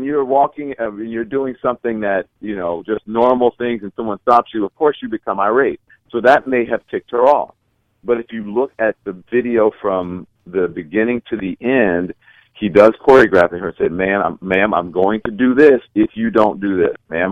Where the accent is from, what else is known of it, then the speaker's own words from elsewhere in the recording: New York City, New York, United States; I walk in the middle of the street, right, as a New Yorker, and a former New Yorker, now a current New Yorker.